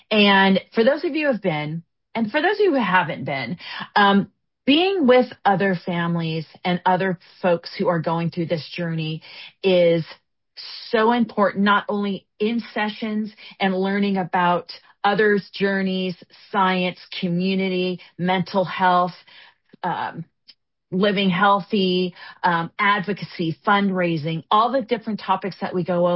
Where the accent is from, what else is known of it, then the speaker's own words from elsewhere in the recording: San Diego, California, United States; I'll just say that because my hometown's San Diego